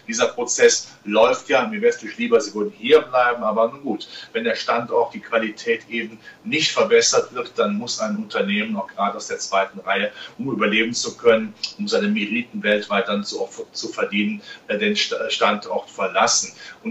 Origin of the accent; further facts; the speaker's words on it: Rhineland, Germany; in meiner Heimat im Rheinland sagt man ja immer, was nichts kostet, ist auch nichts.